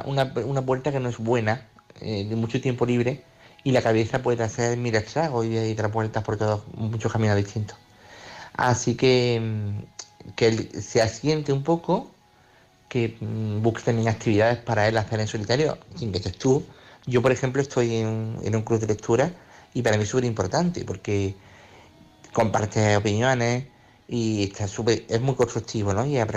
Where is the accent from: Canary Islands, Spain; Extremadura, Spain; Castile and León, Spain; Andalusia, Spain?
Andalusia, Spain; Córdoba; de Córdoba